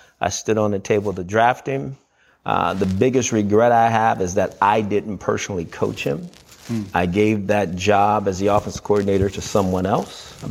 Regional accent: Los Angeles, California, United States; I'm from South Central LA.

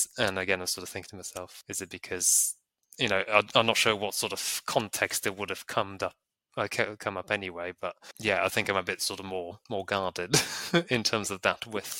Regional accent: Bulgaria; So, you know, I come from Bulgaria, where people still hold, quite a few people still hold a very sort of homophobic, you know, racist, sexist sort of views

